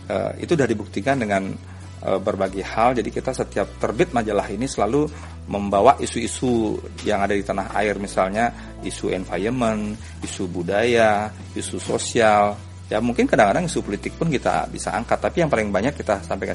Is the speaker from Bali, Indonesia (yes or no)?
yes; Bali, Indonesia; Dan kami dari Bali memulai seperti itu karena kita mikir the next-nya.